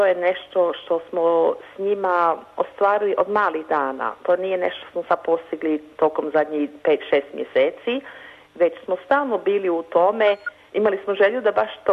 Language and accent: Croatian; Australia; born there; Croatian is a second language; Moj suprug i ja, mi smo rođeni u Australiji, tako da nam je očito lakše komunicirati na engleskom jeziku, ali se trudimo, kao i mnogi naši prijatelji i rodbina, da održavamo hrvatski jezik u našim domovima.